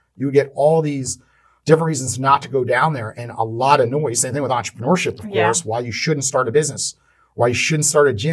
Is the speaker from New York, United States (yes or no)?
yes; Port Washington, New York, United States; Yeah, so I was raised in New York, a town called Port Washington.